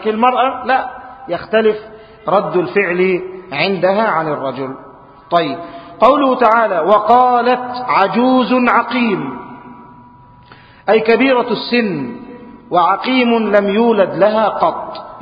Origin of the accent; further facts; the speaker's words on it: Egypt; إحنا عندنا في مصر أو عندنا في البيئة بتاعتنا عيب إن أنت تقول على والدك أو على والدتك كده